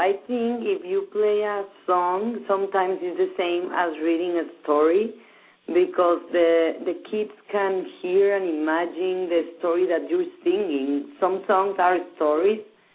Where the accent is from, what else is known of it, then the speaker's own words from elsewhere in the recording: Mexico; I didn't explain myself when I said that I am from Mexico